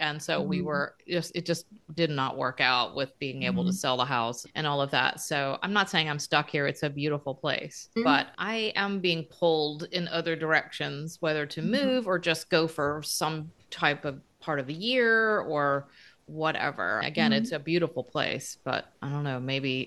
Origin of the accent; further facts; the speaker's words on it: Charlotte, North Carolina, United States; I lived in Charlotte. I grew up there in North Carolina and grew up in a kind of a big city